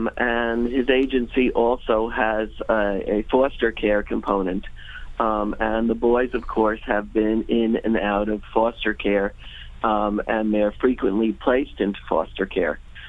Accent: West Coast, United States; I happen to be in Manhattan today, but we're actually from the West Coast.

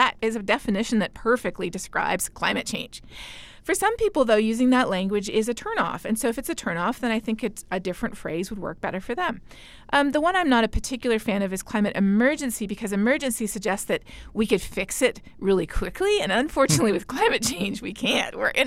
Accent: Canada; My home country of Canada

